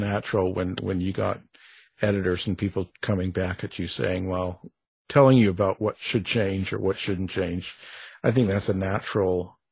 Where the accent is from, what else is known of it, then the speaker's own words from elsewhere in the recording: Canada; Well, I'm Canadian raised